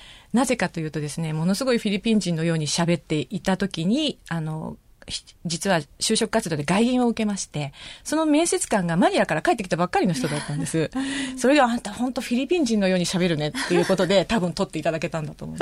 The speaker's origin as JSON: {"language": "Japanese", "region": "Shizuoka", "country": "Japan", "tie": "born or raised there", "said": "はい、そうです。あの、葵区の安藤というところで"}